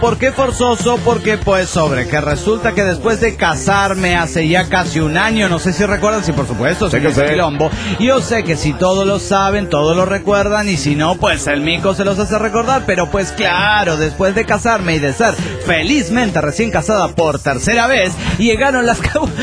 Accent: Chalatenango, El Salvador; Resulta que vivo frente de la casa de la autoridad más alta de la Iglesia Católica de mi pueblo en Chalatenango, El Salvador.

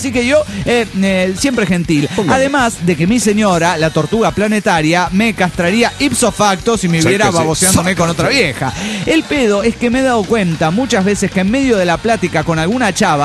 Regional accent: Morelia, Michoacán, Mexico; de Morelia, Michoacán, México.

